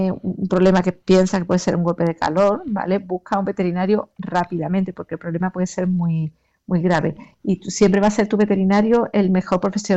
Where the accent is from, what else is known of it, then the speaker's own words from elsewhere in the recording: Córdoba, Andalusia, Spain; now in Cádiz, Spain; en Córdoba, de donde yo soy, el golpe de calor se da con 40 y tanto